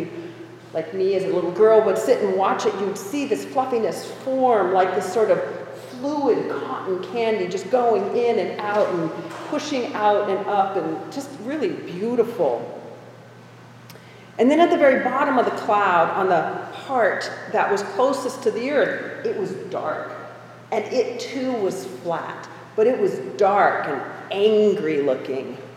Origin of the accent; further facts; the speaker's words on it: Denver, Colorado, United States; I grew up in Denver, and you could see them out over the plains, tall, towering structures.